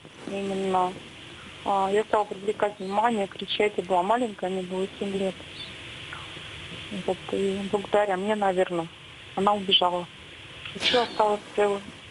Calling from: Tomsk, Tomsk Oblast, Russia; Я с вами из Томска.

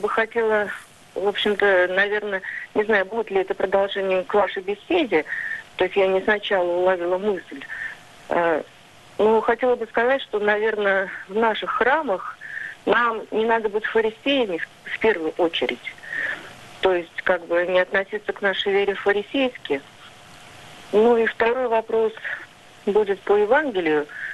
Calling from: Moscow Oblast, Russia; Я звоню из Московской области.

